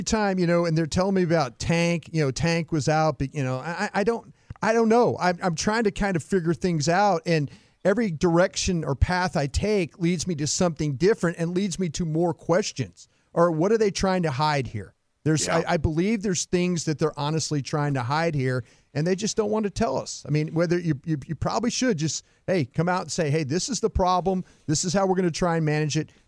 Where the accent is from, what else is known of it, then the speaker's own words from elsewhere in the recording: Dallas, Texas, United States; also born or lived in Philadelphia; But no, I never, ever admitted I was from Dallas living in Philly.